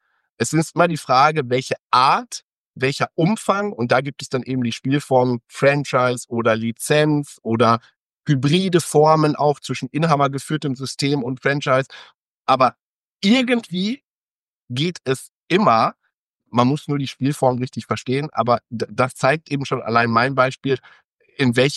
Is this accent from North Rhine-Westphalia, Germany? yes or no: yes; North Rhine-Westphalia, Germany; born there; now in Cologne, Germany; Ich bin 39 Jahre alt, gebürtiger Ostwestfale, jetzt seit Jahren Wahlkölner